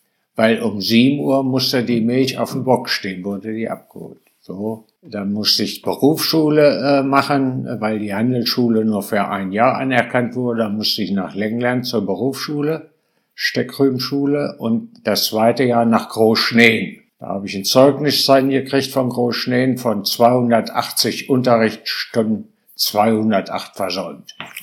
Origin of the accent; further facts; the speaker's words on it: Holtensen, Lower Saxony, Germany; also born or lived in Bockenem; Ja, also ich bin ja in Holtensen geboren worden. Wir sind ja drei Jungs und ich bin wirklich fast hinter der Theke zur Welt gekommen. Nach einer gewissen Zeit sind wir ja nach Bovenem verzogen